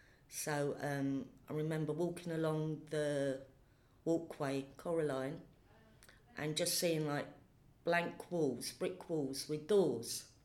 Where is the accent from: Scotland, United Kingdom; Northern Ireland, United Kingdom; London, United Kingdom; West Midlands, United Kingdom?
London, United Kingdom; Kilburn; born there; also born or lived in Thamesmead; I was born in 1956 in Kilburn, North London, which I lived until I moved to Thamesmead in 1987.